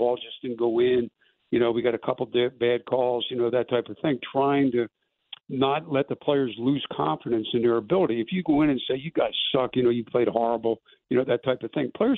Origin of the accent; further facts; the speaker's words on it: New Jersey, United States; So, you know, I'm from New Jersey, and, you know, we take pride in being a little gritty